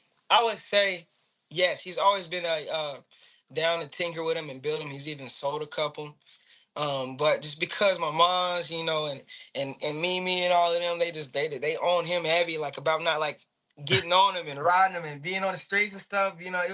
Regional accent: Midwest City, Oklahoma, United States; Man, I'm from Midwest City, Oklahoma, a small town here. Just not too far away from Oklahoma City, but Midwest City.

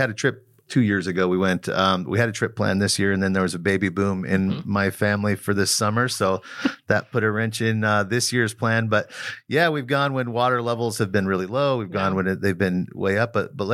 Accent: Cortez, Colorado, United States; also born or lived in Durango; Like my whole family is from the Cortez Durango area. So I was born in Durango. We lived there for a little while, but that was kind of the regional hospital.

